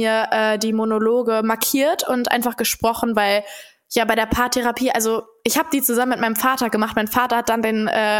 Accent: Dortmund, North Rhine-Westphalia, Germany; Und ich komme ja selber aus Dortmund

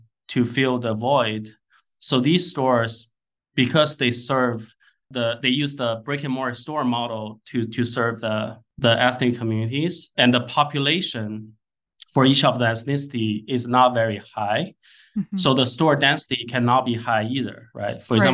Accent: China; English is a second language; moved away as an adult; now in United States; For example, I grew up in China, although I came to the US more than 20 years ago, but my childhood memory stays with me, right?

